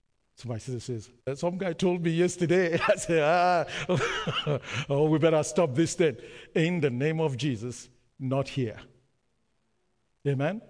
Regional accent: Canada; I come from Canada, it's minus whatever.

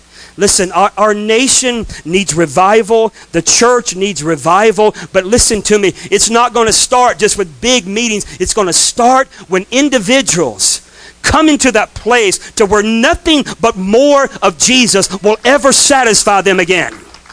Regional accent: Florida, United States; I'm from North Florida, and they don't make key lime pie anywhere else like they make it in those seafood restaurants in North Florida.

